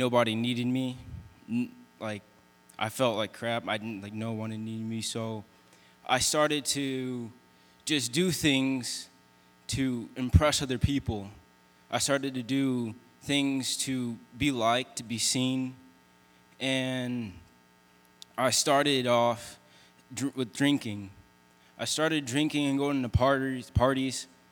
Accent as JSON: {"language": "English", "region": "Michigan", "country": "United States", "said": "I'm from Mid Michigan."}